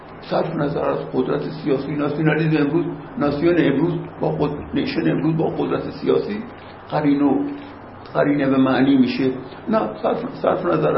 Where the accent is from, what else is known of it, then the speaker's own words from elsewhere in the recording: Iran; من ایرانی هستم و جدا از ایران نمیتونم خودمو تصور بکنم،